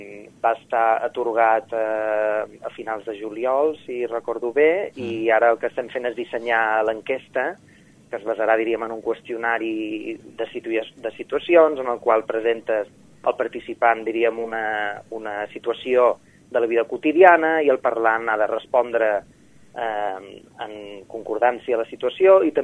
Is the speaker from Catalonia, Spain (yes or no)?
no; Ibiza, Balearic Islands, Spain; Jo som eivissenc, però mon pare és de Formentera.